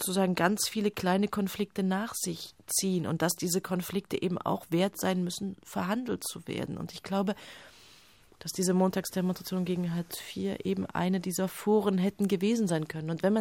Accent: Leipzig, Saxony, Germany; Ich bin in Leipzig aufgewachsen. Leipzig ist sozusagen die Heldenstadt.

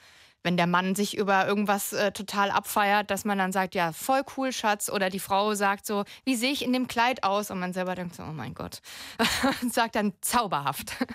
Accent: Hesse, Germany; now in Potsdam, Germany; ich komme auch aus Hessen. Also liebe Grüße nach in die Heimat.

